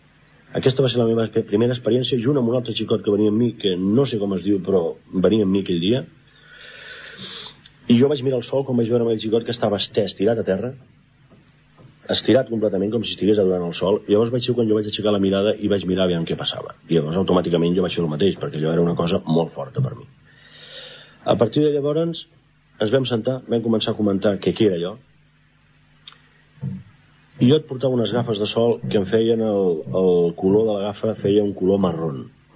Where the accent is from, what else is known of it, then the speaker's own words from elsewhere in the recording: L'Hospitalet de Llobregat, Catalonia, Spain; also born or lived in Soneja; vaig néixer en un poble de la província de Castelló que es diu Soneja. Em van portar pràcticament a néixer allà perquè després tota la vida m'he criat aquí a Barcelona, Hospitalet concretament